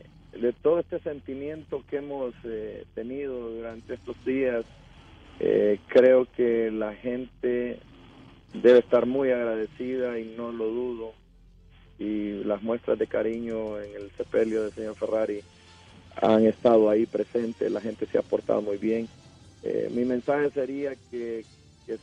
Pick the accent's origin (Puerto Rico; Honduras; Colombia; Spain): Honduras; moved away; seguimos siendo hondureños, y hay que seguir pues apoyando desde aquí a las nobles causas en Honduras